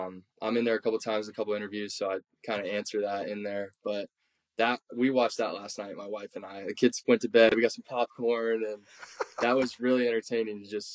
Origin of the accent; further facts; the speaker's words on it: Florida, United States; I'm from Florida and we're in New York